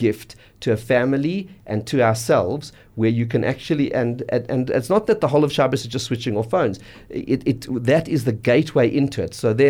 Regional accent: South Africa; And I think what makes us as a South African Jewish community the greatest community in the world is the strong sense of community built around our shuls.

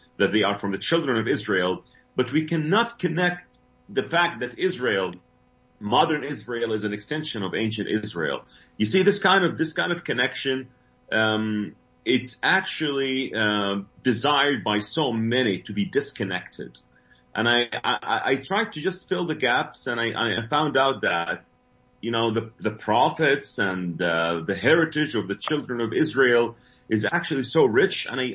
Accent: Saudi Arabia; now in United Arab Emirates; I was born and raised in Saudi Arabia and now living in Bahrain, actually living in the UAE, but currently in Bahrain.

